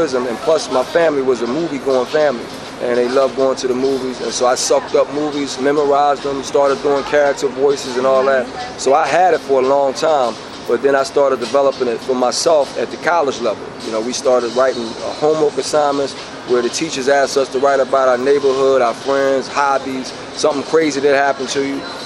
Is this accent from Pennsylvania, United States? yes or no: yes; Philadelphia, Pennsylvania, United States; But I was a storyteller from West Philadelphia, this area called The Bottom. I was the oldest grandchild, and my mother was the oldest of eight, my father was the oldest of four.